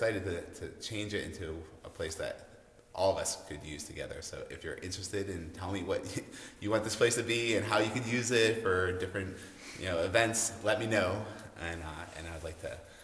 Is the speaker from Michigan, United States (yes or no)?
no; Pittsburgh, Pennsylvania, United States; I'm from Pittsburgh originally.